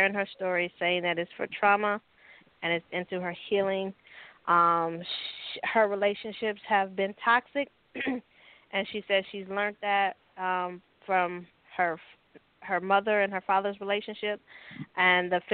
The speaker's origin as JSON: {"language": "English", "country": "Puerto Rico", "said": "I'm from Puerto Rico. They don't. I told y'all yesterday I'm from Puerto Rico. They don't claim us as Americans, so I'm from Puerto Rico."}